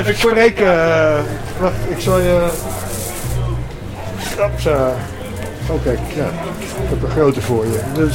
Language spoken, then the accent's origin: Dutch; Amsterdam, North Holland, Netherlands; Ja, nou nee, maar ik kom uit Amsterdam en ik kom hier.